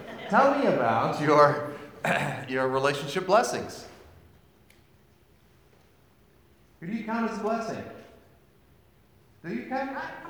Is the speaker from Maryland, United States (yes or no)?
no; West Virginia, United States; it's a little bit like growing up in West Virginia singing with them. They sing really loud, but really slow.